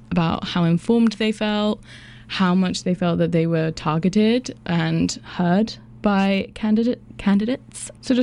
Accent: England, United Kingdom; moved away; Yeah, because I'm from England, so I came over here and got involved in, covering provincial politics

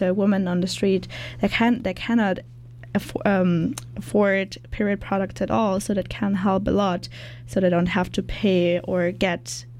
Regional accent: Germany; moved away; I'm from Germany

